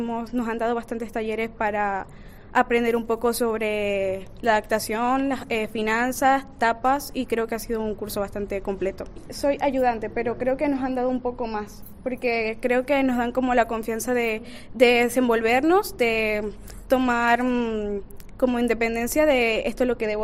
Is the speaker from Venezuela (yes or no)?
yes; Venezuela; moved away; Venezuela.